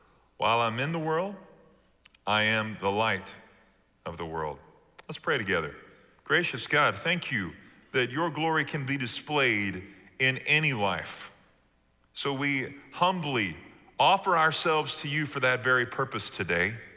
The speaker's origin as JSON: {"language": "English", "town": "Joshua", "region": "Texas", "country": "United States", "tie": "born or raised there", "said": "I grew up in the shadow of the seminary. I'm from Joshua, Texas, one of the Fighting Owls."}